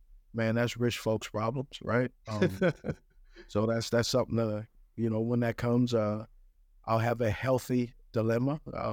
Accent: West Coast, United States; You know, growing up on the West Coast

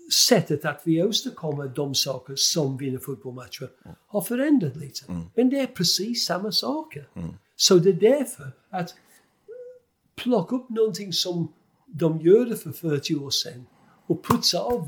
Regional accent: Birmingham, West Midlands, United Kingdom; Swedish is a second language; jag växte upp på Villa Park.

